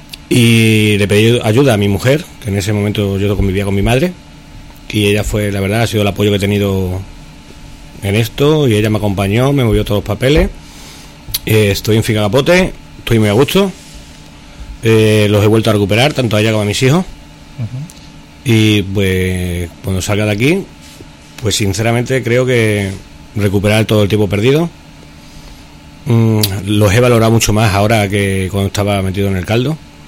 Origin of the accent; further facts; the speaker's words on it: Badajoz, Extremadura, Spain; De acuerdo, tengo 41 años, soy de Badajoz.